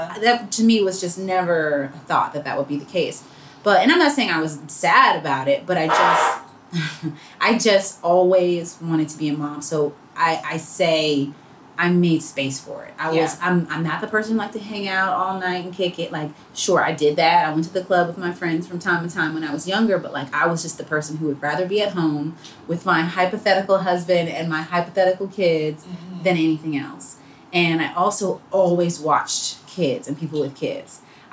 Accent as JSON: {"language": "English", "region": "the South", "country": "United States", "said": "I'm from the South, you know, it's the kind of thing where you think that's going to happen when you're 21."}